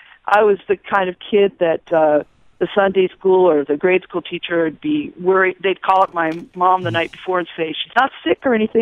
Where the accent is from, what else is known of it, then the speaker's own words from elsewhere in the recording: Chicago, Illinois, United States; I grew up in Chicago, and I'm part Italian, and I just thought, I want to sing in Italian.